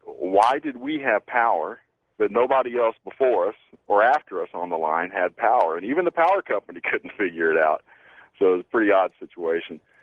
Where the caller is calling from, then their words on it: Texas, United States; I'm calling from Texas.